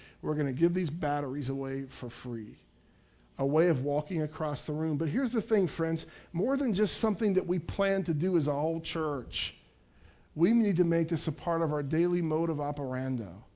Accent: Piqua, Ohio, United States; I went to a workshop in my hometown of Piqua yesterday morning

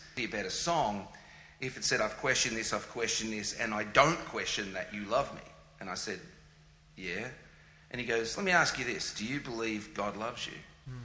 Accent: Australia; Before I'm male, before I'm Australian

